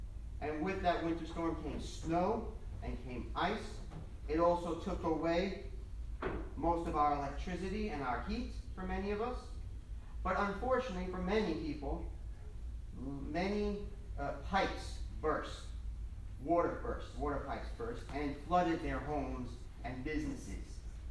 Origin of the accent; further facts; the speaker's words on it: New Jersey, United States; Granted, I am from New Jersey and I know how to drive on snow and ice.